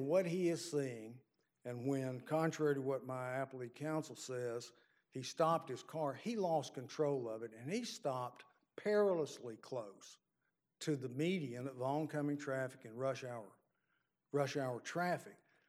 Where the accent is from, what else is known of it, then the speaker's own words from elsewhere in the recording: Birmingham, Alabama, United States; I'm from Birmingham